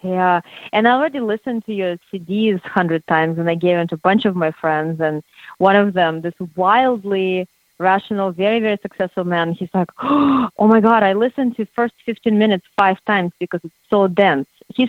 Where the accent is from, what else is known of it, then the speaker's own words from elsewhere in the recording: Russia; English is a second language; I'm really interested because it will do very well in my home country, especially with teaching people how to negotiate in Russia.